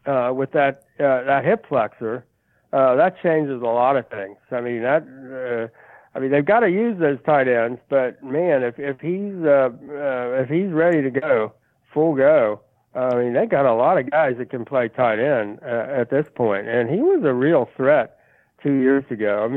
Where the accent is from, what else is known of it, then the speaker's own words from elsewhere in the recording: Midwest, United States; as a Midwesterner, you know, I'm a little prejudiced against them being, maybe let's say, quick-footed